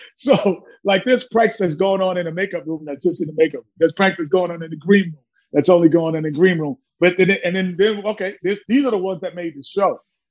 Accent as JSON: {"language": "English", "town": "New York City", "region": "New York", "country": "United States", "tie": "born or raised there", "said": "I grew up in New York City. So I used to have to listen to him on radio."}